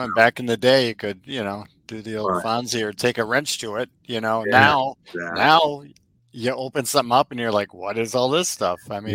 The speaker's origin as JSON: {"language": "English", "region": "Wisconsin", "country": "United States", "tie": "born or raised there", "said": "So my joke was always that I grew up in Wisconsin"}